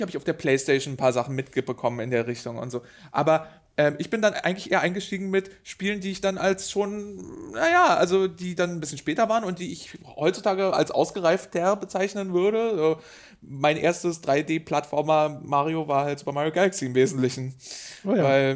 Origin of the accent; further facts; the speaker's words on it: East Germany, Germany; ich komme aus dem Osten